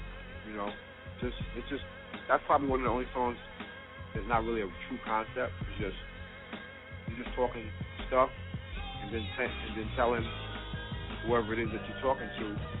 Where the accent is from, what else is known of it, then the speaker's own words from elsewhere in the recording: Brooklyn, New York, United States; kind of make it a story about my childhood growing up in Brooklyn, New York, 12 years old, and how I got into hip-hop